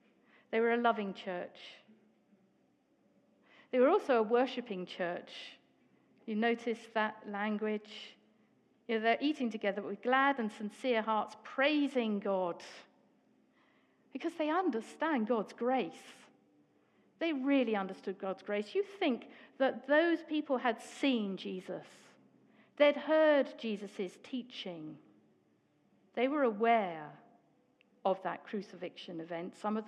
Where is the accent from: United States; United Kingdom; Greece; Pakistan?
United Kingdom; England; But my French friend tells me it's because I'm English, and us English are really a bit miserable.